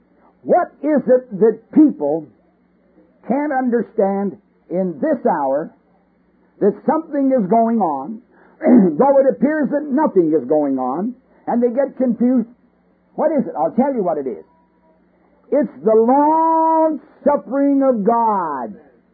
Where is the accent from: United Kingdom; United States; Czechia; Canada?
Canada; born there; Being a Canadian by birth, I don't have, you know, a great deal of affection for Canada